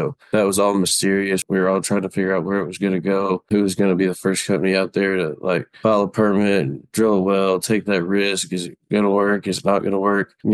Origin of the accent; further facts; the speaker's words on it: Colleyville, Texas, United States; I actually spent most of my childhood in Colleyville, Texas, a suburb of the Dallas-Fort Worth area